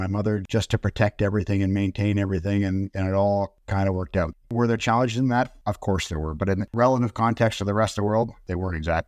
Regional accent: Toronto, Ontario, Canada; I grew up in the West End in the Kingsway.

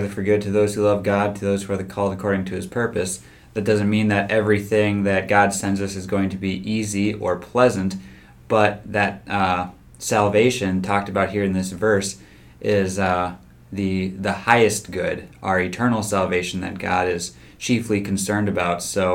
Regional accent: West Coast, United States; I grew up out on the West Coast, and we had drills every year during school. They're called Lahar drills because we never knew when a volcano was going to explode.

